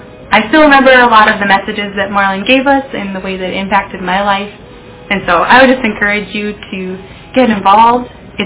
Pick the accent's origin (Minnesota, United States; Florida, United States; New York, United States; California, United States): Minnesota, United States; Embarrass; now in Bemidji, United States; I currently live in Bemidji, Minnesota, but I was raised in Embarrass, which means I was blessed with the opportunity to go to the Embarrass E Free Church.